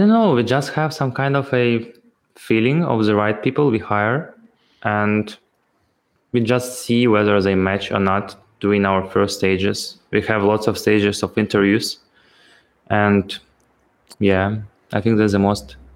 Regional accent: Ukraine; as our team is based in Ukraine, and me myself, I'm also from Ukraine

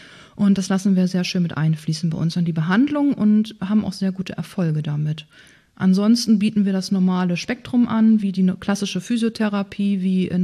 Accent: Breitenfelde, Schleswig-Holstein, Germany; also born or lived in Lower Saxony; Ja, gebürtig komme ich ganz aus der Nähe hier aus Breitenfelde. Da bin ich groß geworden, da bin ich in die Grundschule gegangen. Später habe ich dann geheiratet, war eine Weile mal, ich glaube es waren 11 Jahre, in Niedersachsen zu Hause und bin im Rahmen einer Scheidung dann wieder nach Hause, nach Breitenfelde.

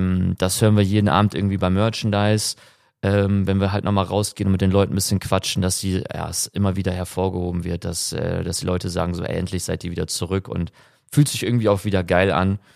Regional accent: Münster, North Rhine-Westphalia, Germany; Ich habe lange Zeit in Münster gelebt, ich komme aus der Ecke, ich habe da studiert

